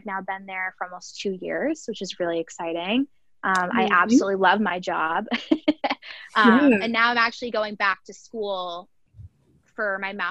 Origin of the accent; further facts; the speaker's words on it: Maine, United States; moved away as an adult; now in North Carolina, United States; We are originally from Maine. So 14-hour move down to North Carolina.